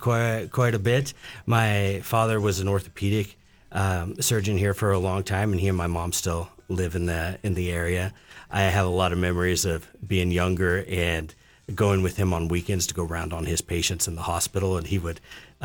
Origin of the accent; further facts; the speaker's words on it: Bighorn, Wyoming, United States; I grew up here in Bighorn and then went away to school